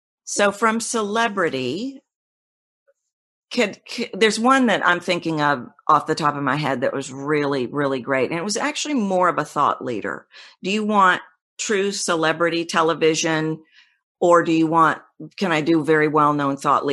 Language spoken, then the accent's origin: English; Texas, United States; accent: Texan; And I'm from Texas and I sound Texan.